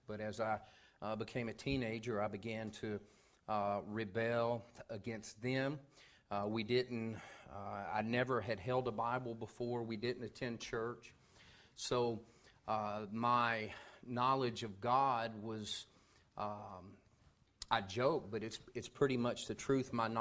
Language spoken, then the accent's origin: English; Tennessee, United States; I grew up in East Tennessee, and I remember growing up and driving those curvy roads, and I'd see signs that said, "Jesus saves."